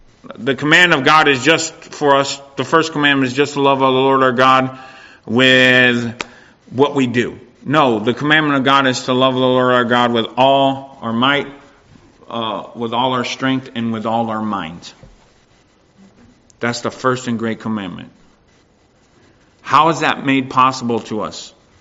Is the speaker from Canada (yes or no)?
yes; Canada; I don't fret and I don't fear about us losing rights and privileges as Canadian citizens